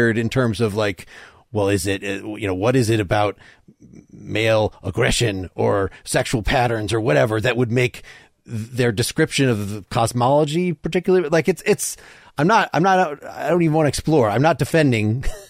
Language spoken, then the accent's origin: English; the South, United States; I'm from the South, and I don't see enough Southerners.